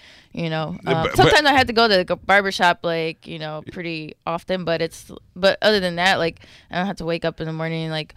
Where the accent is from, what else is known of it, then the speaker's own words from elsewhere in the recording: Milwaukee, Wisconsin, United States; Milwaukee, Wisconsin.